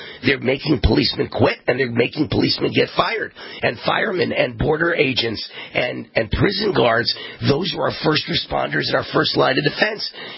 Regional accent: Mount Vernon, New York, United States; now in Las Vegas, United States; a great all-around guy from my hometown, Mount Vernon, New York.

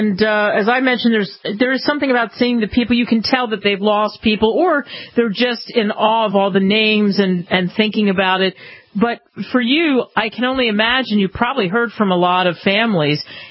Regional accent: Philadelphia, Pennsylvania, United States; Some of what I've seen growing up in Philadelphia and taking trips to Washington

